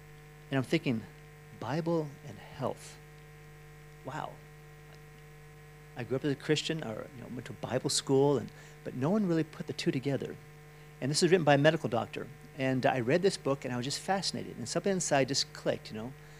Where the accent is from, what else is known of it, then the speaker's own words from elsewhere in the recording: Boulder, Colorado, United States; but I grew up in Boulder, Colorado, which is a town in the middle of the country, but it was very new.